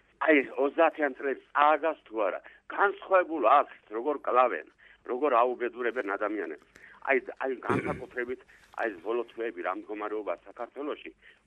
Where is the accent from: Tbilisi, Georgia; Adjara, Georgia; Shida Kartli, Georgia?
Shida Kartli, Georgia; born there; moved away; also born or lived in Rustavi; დავიბადე სოფელში გორის რაიონში.